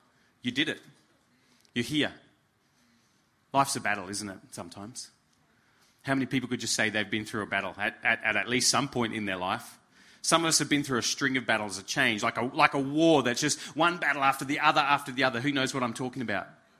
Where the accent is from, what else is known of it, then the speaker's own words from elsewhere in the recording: Alice Springs, Northern Territory, Australia; I come from Alice Springs. There's a lot of stuff in our dirt, let me tell you.